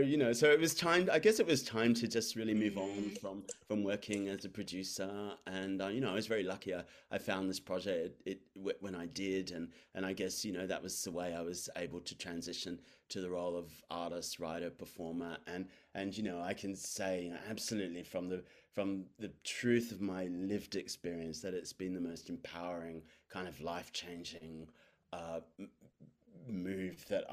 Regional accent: Sydney, New South Wales, Australia; moved away as an adult; now in London, United Kingdom; I mean, I grew up in Sydney, but I've been living in London now for the last 27 years.

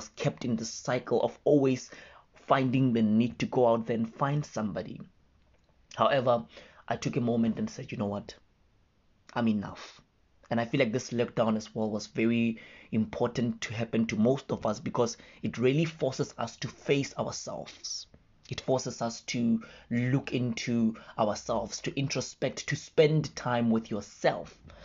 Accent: Mahikeng, North West, South Africa; now in Cape Town, South Africa; I'm originally from Mahikeng in the Northwest and currently reside in Cape Town.

